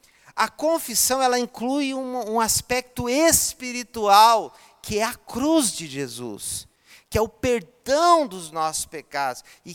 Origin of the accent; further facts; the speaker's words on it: Piratininga, São Paulo, Brazil; quando eu era a criança, lá em Piratininga, onde eu fui criado.